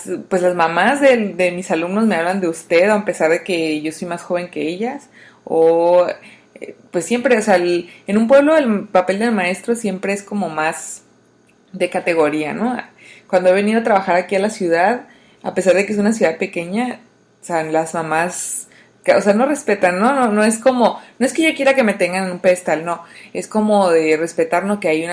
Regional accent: Baja California Sur, Mexico; also born or lived in Mexico City; Yo vivía me había mudado al DF y me regresé otra vez a mi ciudad natal. Yo vivo en Baja California Sur, en México

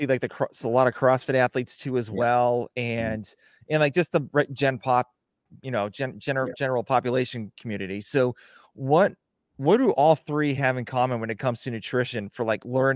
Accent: Massachusetts, United States; I am originally from Massachusetts.

